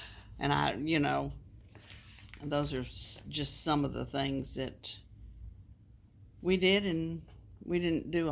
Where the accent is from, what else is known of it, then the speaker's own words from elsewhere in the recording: Longview, United States; there was only one junior high when I was growing up and when he was growing up in Longview.